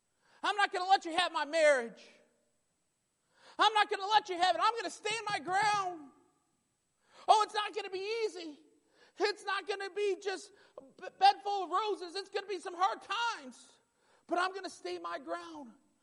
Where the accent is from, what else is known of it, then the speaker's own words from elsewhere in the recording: Warren, Michigan, United States; We grew up in Michigan, and the church we grew up was Faith Baptist of Warren, Michigan.